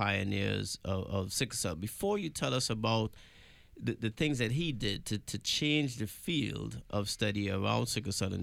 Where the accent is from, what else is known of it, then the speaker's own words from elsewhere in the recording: Port of Spain, Trinidad & Tobago; born there; When I was born in Port of Spain, Trinidad, in 1971